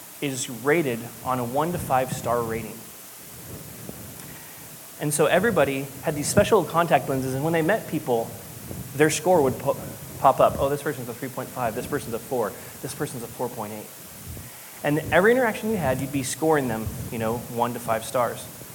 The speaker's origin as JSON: {"language": "English", "town": "San Francisco", "region": "California", "country": "United States", "said": "I was listening to NPR, because I'm from San Francisco, and this is what we do, right?"}